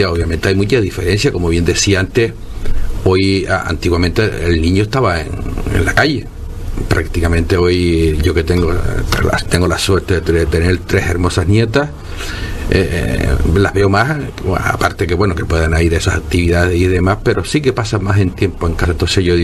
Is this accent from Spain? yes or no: yes; Gran Tarajal, Canary Islands, Spain; de Gran Tarajal. Nacido y criado en Gran Tarajal, en el pueblo de Gran Tarajal.